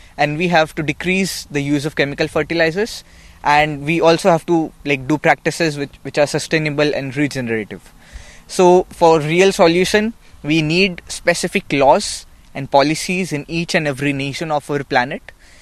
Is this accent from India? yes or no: yes; India; I am from India.